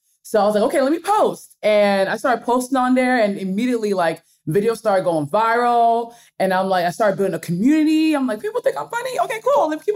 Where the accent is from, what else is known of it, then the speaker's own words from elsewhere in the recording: Nigeria; accent: Nigerian; I'll read words with my Nigerian accent, because I kind of switched back to my Nigerian accent.